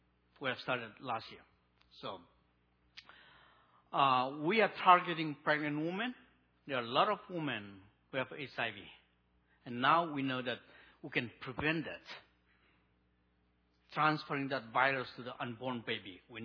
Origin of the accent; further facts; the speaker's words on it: Manipur, India; Though we are from Nagaland, a Naga people, the people group called Naga, when the British colonized India, they divide into small states. And we fall into a state called Manipur, very close to Nagaland.